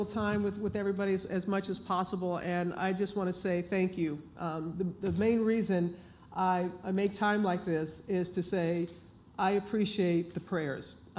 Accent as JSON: {"language": "English", "region": "Mississippi", "country": "United States", "tie": "born or raised there", "also_born_or_lived": "Alabama", "lives_now": "New York City, United States", "said": "I was born in Alabama, reared in Mississippi, you know, went to school in Louisiana, worked here in Tennessee, worked in Atlanta."}